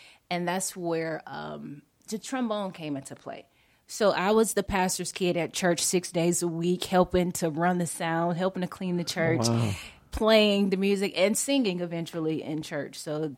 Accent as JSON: {"language": "English", "town": "Atlanta", "region": "Georgia", "country": "United States", "said": "So first, I'm from Atlanta, Georgia. We take the T out the Atlanta. So Atlanta, Georgia."}